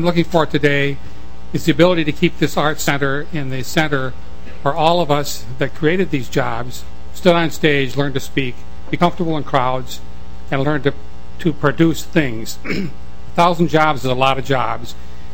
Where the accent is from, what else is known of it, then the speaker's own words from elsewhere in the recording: Chatfield, Minnesota, United States; I'm retired from Tuohy Furniture. I spent my whole life in Chatfield, Minnesota